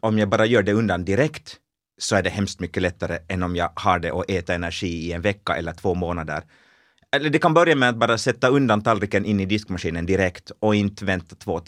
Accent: Ekenäs, Uusimaa, Finland; Hemma i Ekenäs, det på gårdarna där vid Västervik, gårdarna utanför Ekenäs.

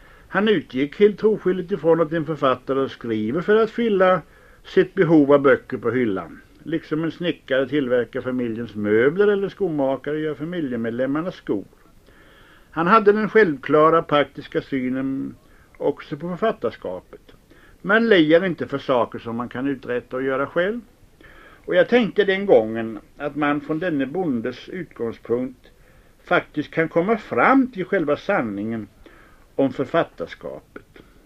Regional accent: Småland, Sweden; Det var en gammal bonde från min småländska hemsocken

